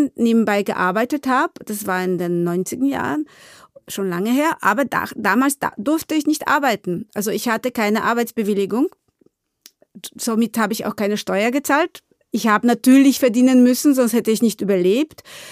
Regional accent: Poland; ich bin eine Polin

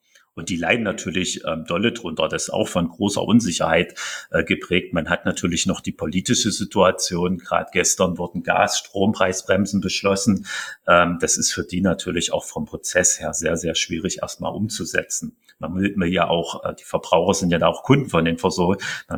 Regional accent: Halle, Saxony-Anhalt, Germany; auch hier in meiner Heimatstadt Halle war ja auch der Fall

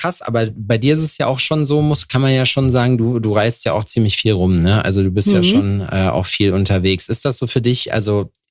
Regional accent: Dortmund, North Rhine-Westphalia, Germany; Da komme ich auch her.

